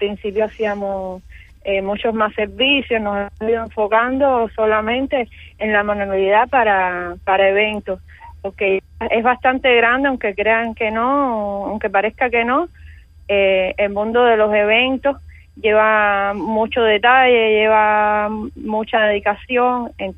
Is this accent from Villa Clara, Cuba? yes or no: no; Marianao, Havana, Cuba; Sí, estamos en Marianao. Yo nací y vivo en Marianao, en una parte importada que se llama El Palmar, pero probé un tiempo en el pedado para estar más céntrico